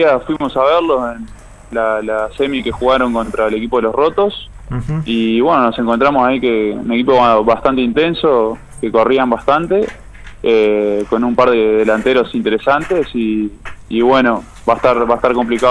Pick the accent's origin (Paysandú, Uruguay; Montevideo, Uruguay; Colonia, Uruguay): Paysandú, Uruguay; la gran mayoría somos de Paysandú. Algún poquito jugador de otros lugares que hemos conseguido últimamente, pero en la mayoría somos allá, todos de Paysandú.